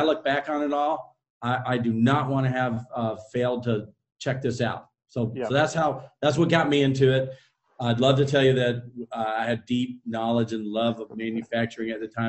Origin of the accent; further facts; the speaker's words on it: Midwest, United States; You mentioned we're both from the Midwest. And so when I say this, I'm sure it'll resonate.